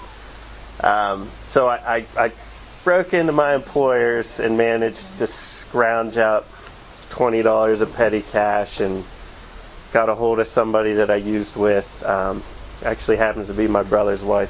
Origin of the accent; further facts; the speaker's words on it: Altoona, Pennsylvania, United States; I'm really from Altoona, though.